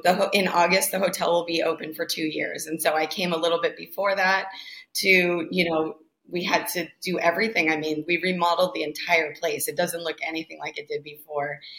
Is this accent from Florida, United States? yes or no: no; California, United States; moved away as an adult; now in Costa Rica; Yeah, I'm from California. I lived there most of my life.